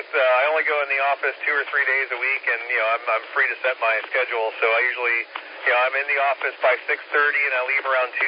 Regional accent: Manhattan, New York, United States; I grew up in a little town called Manhattan. You might have heard of it, but got my ticket when we were living upstate in New Paltz

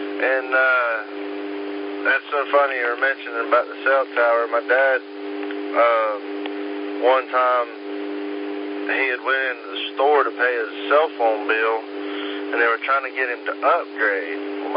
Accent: North Carolina, United States; where I lived growing up in North Carolina. We were like the one spot on the map that didn't have service in our area.

